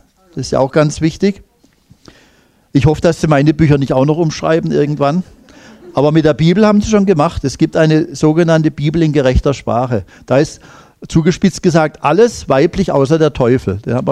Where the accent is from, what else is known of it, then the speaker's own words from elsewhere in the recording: Baden-Württemberg, Germany; Inzwischen haben wir in Baden-Württemberg, wo ich herkomme, die grün-schwarze Regierung.